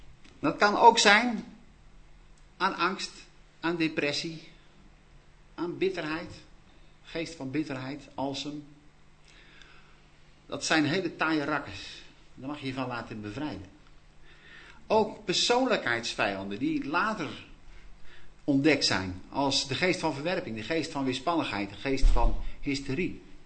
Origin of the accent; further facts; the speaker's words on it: Friesland, Netherlands; dat is een demonische werking uit Friesland in dit geval. Ja. En daar kom ik vandaan.